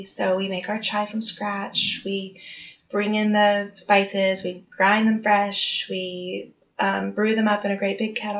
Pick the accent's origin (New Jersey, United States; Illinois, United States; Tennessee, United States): Tennessee, United States; Nashville; also born or lived in Alaska; I was from Nashville and then went to college on the East Coast and ended up getting the travel bug